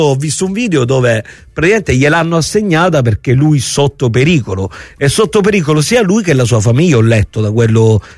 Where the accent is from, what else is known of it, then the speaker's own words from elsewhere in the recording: Reggio Calabria, Calabria, Italy; io sono di Reggio Calabria